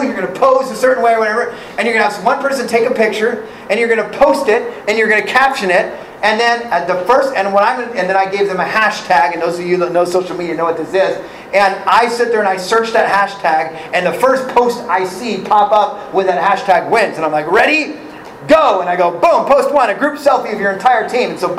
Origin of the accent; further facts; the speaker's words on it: California, United States; I'm from California. I'm on California time.